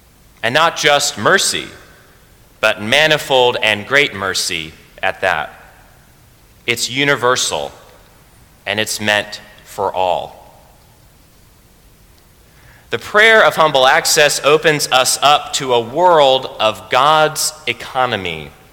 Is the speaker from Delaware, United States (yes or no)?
no; Washington, District of Columbia, United States; The Episcopal Church where I grew up in Washington, D.C., did not hold any Rite One services.